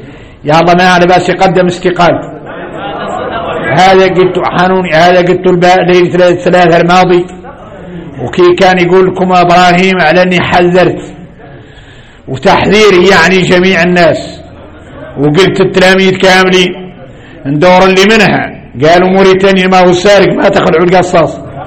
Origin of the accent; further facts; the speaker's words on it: Mauritania; مشكلتنا احنا موريتاني